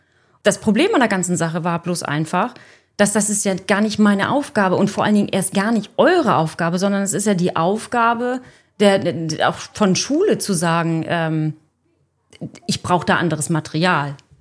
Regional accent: Rhineland-Palatinate, Germany; ich komme ja aus Rheinland-Pfalz, ich habe da ja lang gewohnt

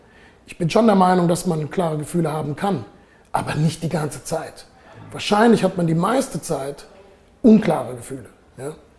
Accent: Heidelberg, Baden-Württemberg, Germany; mein Vater kommt aus Ostpreußen, meine Mutter aus Haiti, ich bin hier in Heidelberg aufgewachsen

